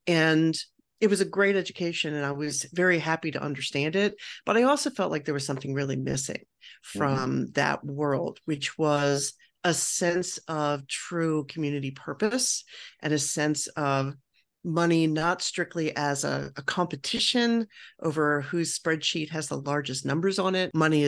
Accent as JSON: {"language": "English", "town": "Baltimore", "region": "Maryland", "country": "United States", "tie": "born or raised there", "said": "So I grew up in Baltimore on the mean streets of Baltimore, and my family really did not have any money to speak of."}